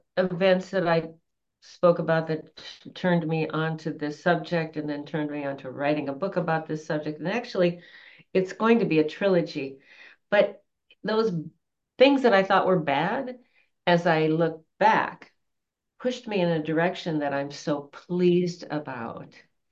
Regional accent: Wisconsin, United States; However, I have four sisters and no brothers. And we grew up in Wisconsin.

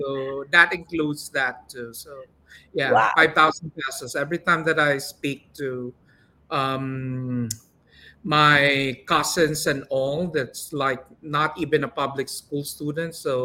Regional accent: Manila, Metro Manila, Philippines; So, born and raised in Manila. We call that place Bangbang. Bangbang, Santa Cruz.

